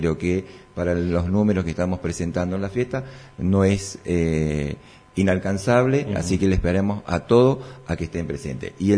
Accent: Argentina

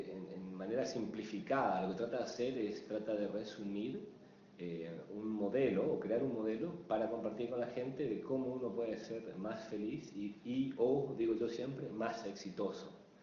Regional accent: Posadas, Misiones, Argentina; moved away; also born or lived in United States / Chile; fue la primera vez que salí de Posadas y terminé estudiando en Estados Unidos, tratando de conocer un poco, experimentar cosas nuevas.

